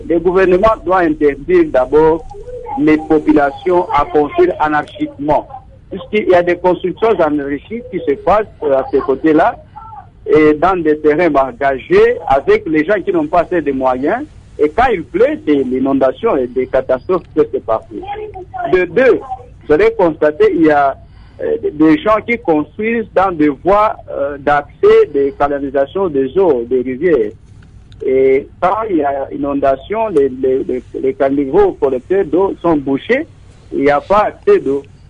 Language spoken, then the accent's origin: French; Kalemie, Tanganyika, DR Congo; Je donne l'exemple de Calémy, là où j'ai grandi et où je vais d'abord récemment. Calémy, c'est une île au bord du lac Tanganyika.